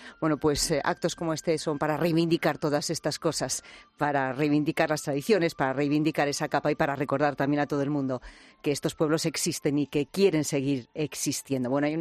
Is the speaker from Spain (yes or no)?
yes; Castile and León, Spain; Bueno, pues así son los pastores de mi tierra, de Aliste, así es la gente